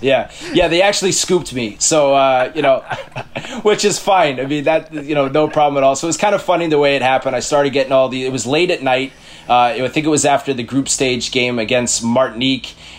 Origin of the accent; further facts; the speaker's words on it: New York City, New York, United States; I grew up in New York City, and, you know, here I am in the biggest city in the United States